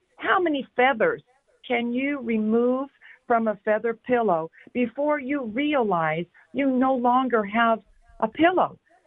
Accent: Compton, California, United States; born there; I was born in Compton, and my parents were brand new converts.

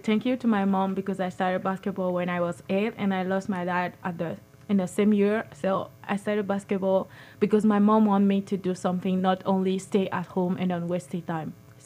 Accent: Benin; English is a second language; now in United States; I learned English at school, at primary school and secondary school there. English is not important for us in Benin because it's not our official language, but I was very interested by the language, so I just learned by myself and my English club.

